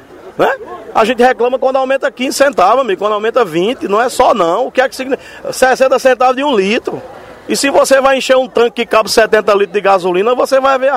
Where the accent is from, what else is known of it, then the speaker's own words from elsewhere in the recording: Cajazeiras, Paraíba, Brazil; E no sertão também, que é a minha região, eu sou natural de Cajazeiras.